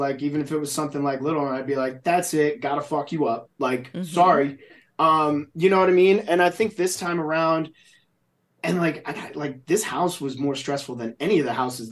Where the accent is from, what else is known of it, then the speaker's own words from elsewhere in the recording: New Jersey, United States; growing up in New Jersey, like there's, you know, it's tough, right?